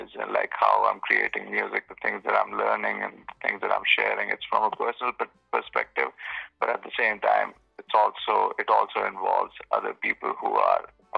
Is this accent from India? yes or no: yes; Mumbai, Maharashtra, India; I grew up in Mumbai, India, first of all, as a kid